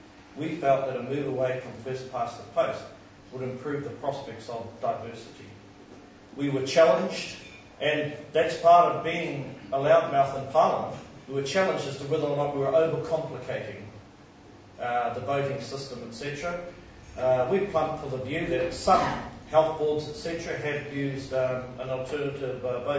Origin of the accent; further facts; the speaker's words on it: New Zealand; Now, that's just embedded as a part of being a Kiwi.